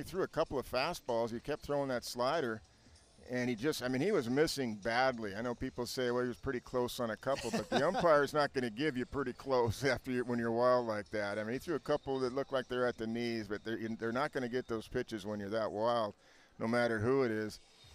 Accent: Woodland Hills, California, United States; As soon as he found out I was, I went to Taft High School in Woodland Hills, and that I was from the Valley

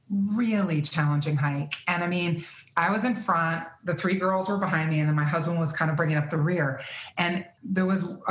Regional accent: Virginia, United States; Like, I grew up in Virginia and I'm from Virginia and I've hiked a lot in the Shenandoah.

